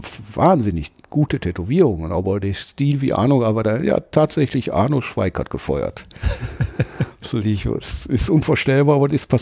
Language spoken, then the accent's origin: German; Duisburg, North Rhine-Westphalia, Germany; accent: Duisburg; Und mein Duisburger Akzent hat mich dann, hab ich dann nochmal rausgehauen.